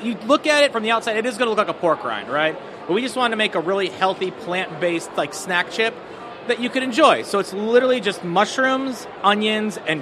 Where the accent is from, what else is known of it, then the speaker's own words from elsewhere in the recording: Iowa, United States; I'm a Muslim from Iowa, right?